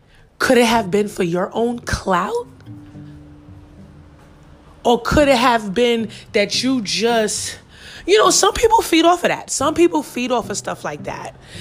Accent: Queens, New York, United States; Growing up in Queens, New York, and my cousin having every football player at that time all over his room.

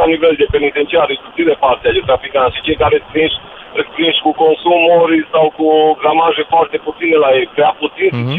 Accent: Romania; nu avem ca și români mentalitatea și civilizația necesară a Olandei

